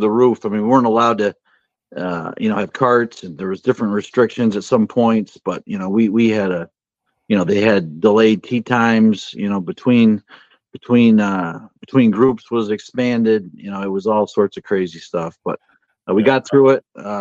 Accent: Hoosick Falls, New York, United States; Well, I grew up in Hoosick Falls, across from Hoosick Falls Country Club.

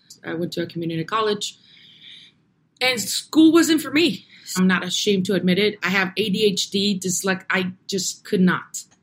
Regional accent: Navojoa, Sonora, Mexico; born or raised there; now in Tucson, United States

